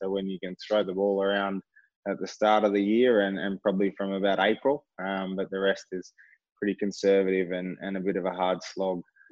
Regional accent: Australia; growing up in Australia, you don't kick the ball a lot.

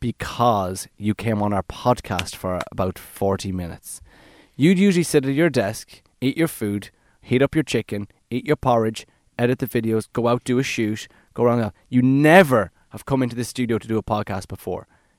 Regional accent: Cork, Munster, Ireland; We're from Cork.

